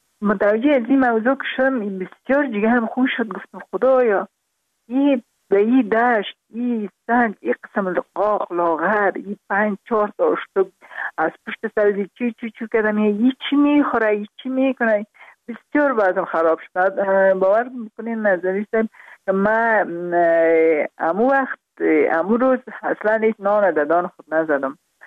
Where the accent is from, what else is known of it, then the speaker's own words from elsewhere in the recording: Parwan, Afghanistan; also born or lived in Kabul; برای ما البته در خود شهر کابل به دنیا آمدیم، من از پروان هستم،